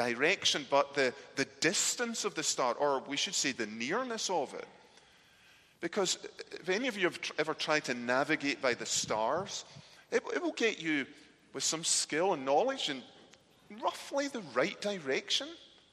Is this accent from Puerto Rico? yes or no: no; United Kingdom; some habits die hard as a Brit